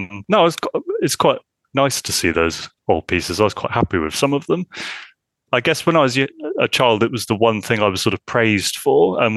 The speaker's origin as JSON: {"language": "English", "town": "Swindon", "region": "South West England", "country": "United Kingdom", "tie": "born or raised there", "said": "I grew up in Swindon, which was this sort of quite boring post-industrial town. So it wasn't a very arty place to grow up."}